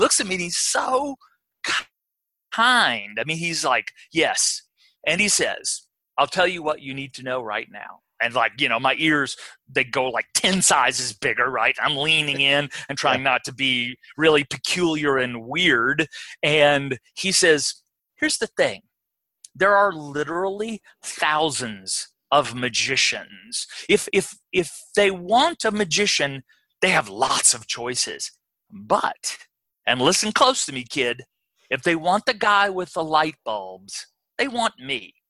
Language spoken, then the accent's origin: English; Florence, Alabama, United States; Okay, so I grew up in Northwest Alabama, which is pretty close to where I still live, Frog Pond. I grew up in Florence, Alabama, sister city, Florence, Italy.